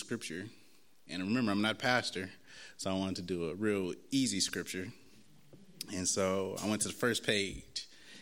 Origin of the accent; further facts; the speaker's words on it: Oakland, California, United States; And I'm born and raised in Oakland, been here most of my life. I'm a product of Oakland, very proud product of Oakland, California. And, you know, it's very community-centered. Like, it's very diverse. A lot of different things, raised, upbringing. Went to Oakland Public Schools, went to Oakland Tech High